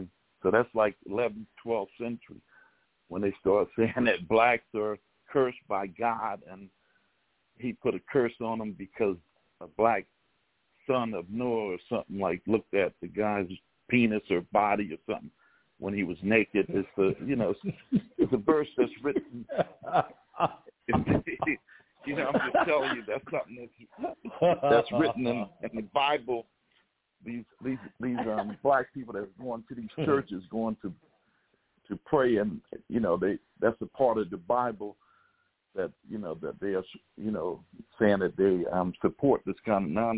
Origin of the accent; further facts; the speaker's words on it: Maryland, United States; born there; I was born in Maryland, Dorchester County, Maryland.